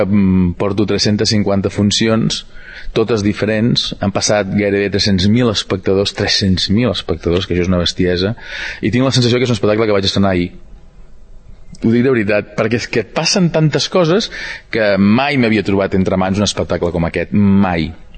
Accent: Girona, Catalonia, Spain; com som els catalans, com som els de Girona

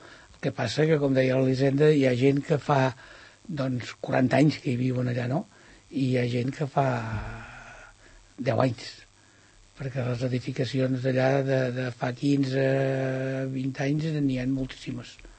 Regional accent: Valldoreix, Catalonia, Spain; i que quasi no som de la Floresta, que som de Valldoreix.

